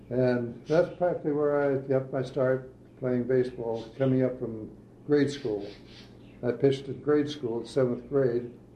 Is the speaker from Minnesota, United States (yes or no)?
yes; Minneapolis, Minnesota, United States; also born or lived in Abilene; So actually, I was raised in Minnesota, born in Abilene, and that's the way we started.